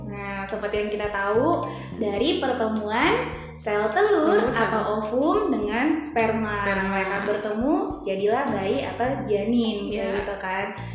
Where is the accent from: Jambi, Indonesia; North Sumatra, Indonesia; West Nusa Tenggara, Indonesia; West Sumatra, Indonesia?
West Nusa Tenggara, Indonesia; Bima; Karena aku asalnya dari Bima, Nusa Tenggara Barat, jadi gitu.